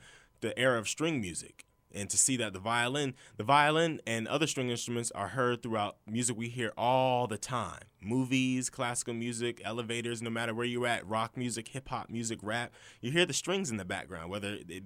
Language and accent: English; Charleston, United States; Even in my hometown of Charleston, it just saddens me